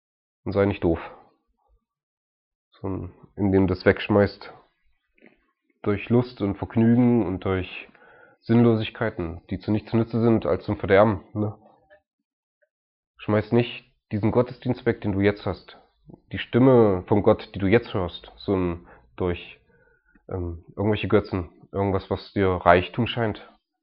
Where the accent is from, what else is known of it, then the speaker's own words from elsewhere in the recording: Germany; Ich bin Deutscher, ich bin ziemlich deutsch